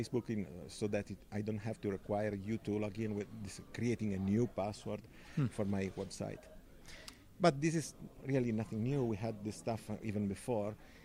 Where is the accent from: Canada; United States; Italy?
Italy